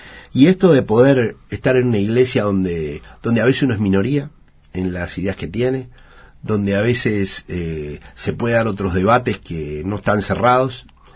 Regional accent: Montevideo, Uruguay; Sí, yo soy de Montevideo.

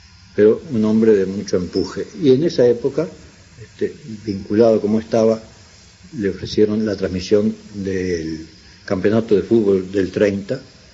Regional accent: Uruguay; Pero acá todos somos hinchas de fútbol y todos somos técnicos en Uruguay también.

